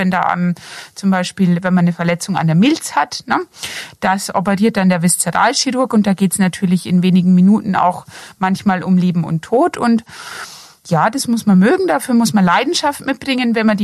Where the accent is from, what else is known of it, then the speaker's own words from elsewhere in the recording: Bavaria, Germany; Also ich komme nicht gebürtig aus Franken, ich komme aus dem Bayerischen Wald, bin aber quasi durch Studium nach Würzburg gekommen.